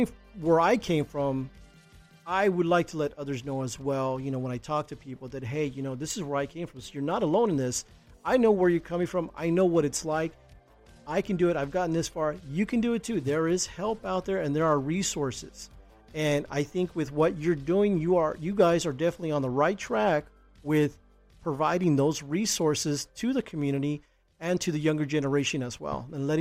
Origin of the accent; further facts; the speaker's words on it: Houston, Texas, United States; You know, I'm from Houston, and I've lived, you know, as a child, I've lived in a wide variety of different places, and I grew up in some pretty tough areas